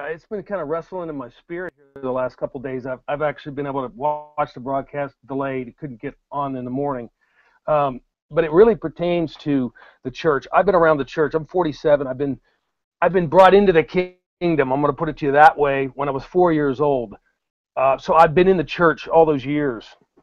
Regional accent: Northeast, United States; You know, I'm from the Northeast, and you know how they have big containers of salt covered up?

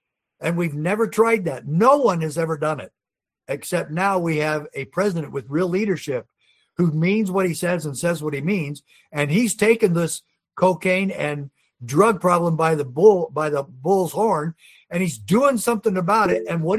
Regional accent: Arizona, United States; So I moved home to Arizona in 1988, and I ran for sheriff in my hometown.

